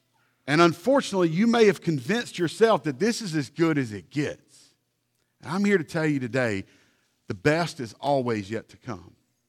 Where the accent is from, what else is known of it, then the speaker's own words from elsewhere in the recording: Hurley, United States; We grew up in Hurley. We started driving at the age of 12, I think, you know.